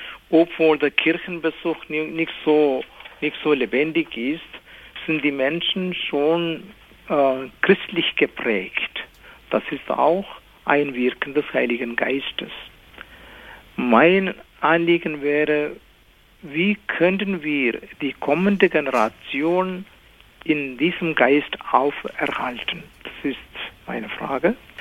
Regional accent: Kerala, India; first language Malayalam; German is a second language; meine Muttersprache ist Malayalam, das ist Kerala-Sprache.

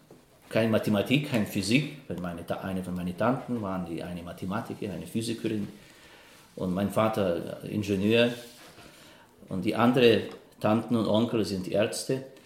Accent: Odesa, Odesa Oblast, Ukraine; Ich bin ein gebürtiger Ukrainer aus Odessa. Odessa für mich ist die Stadt, in der ich meine ganze Kindheit verbracht, meine Abitur absolviert und auch, wie schon vorher gesagt, mein Universitätsstudium abgeschlossen.

